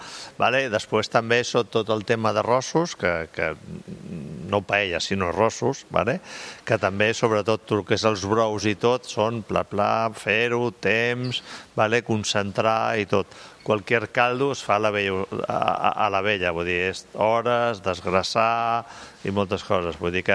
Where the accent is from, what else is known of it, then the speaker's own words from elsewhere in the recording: Catalonia, Spain; al final som catalans i a on hi ha negoci ja estem.